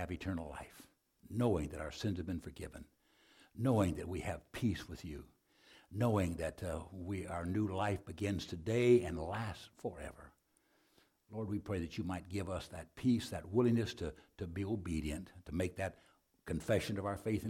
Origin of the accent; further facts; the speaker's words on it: Arizona, United States; You sound like Jimmy Carter. What? No, he's from Alabama. I'm from Arizona.